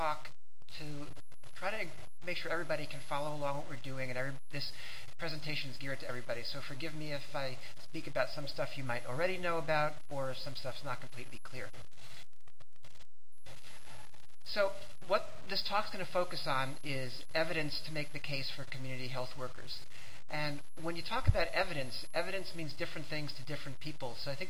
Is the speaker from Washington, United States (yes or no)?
yes; Seattle, Washington, United States; I'm from Seattle. I work for the local health department there.